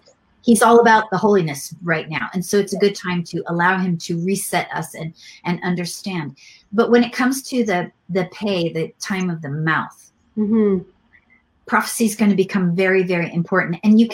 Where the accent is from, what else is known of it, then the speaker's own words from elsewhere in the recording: United States; So for me, now I'm American and you are a Canadian.